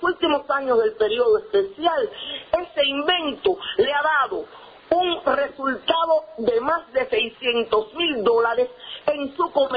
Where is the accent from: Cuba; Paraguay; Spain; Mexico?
Cuba; Siento que de ustedes me llega y de a ustedes les doy esta fortaleza como creadora cubana.